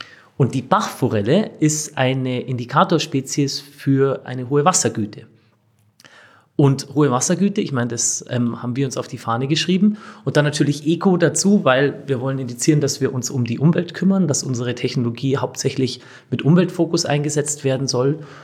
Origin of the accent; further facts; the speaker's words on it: Bavaria, Germany; Also wir kommen alle aus Münchner Westen, Ammersee und die Umgebung.